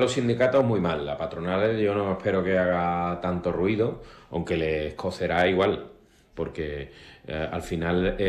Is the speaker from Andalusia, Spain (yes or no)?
yes; Cádiz, Andalusia, Spain; yo soy gaditano y liberal, que no conservador